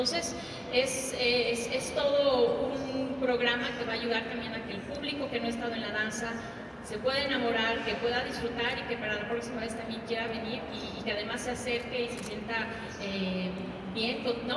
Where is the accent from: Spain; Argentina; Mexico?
Mexico; como artista y como artista mexicana y como promotora cultural.